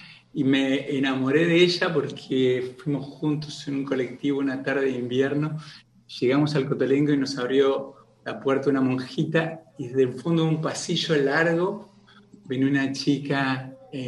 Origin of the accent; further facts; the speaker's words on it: Buenos Aires, Argentina; Yo soy porteño, nací hace muchos años, en 1957, en Buenos Aires